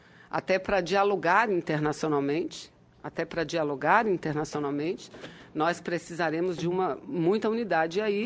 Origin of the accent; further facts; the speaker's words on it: South Region, Brazil; born there; moved away; apesar de ter nascido lá no Sul. Eu fiz o caminho inverso. Eu saí do Sul e fui para o Norte. E de lá eu não saio